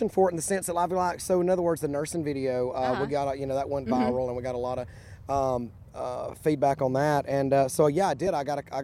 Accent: Southside, Alabama, United States; I grew up in a little community called Southside, Alabama. It was a river, okay. little riverside community there on the Coosa River.

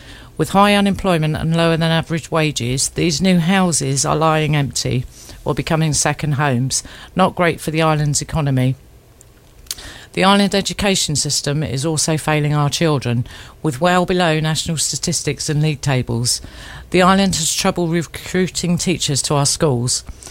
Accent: South East England, United Kingdom; I was born on the Isle of Wight and am very proud to be an islander.

